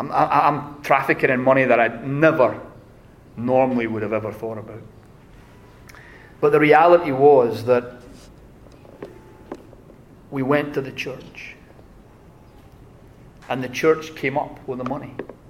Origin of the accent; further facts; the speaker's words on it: Scotland, United Kingdom; I'm a Scotsman, so...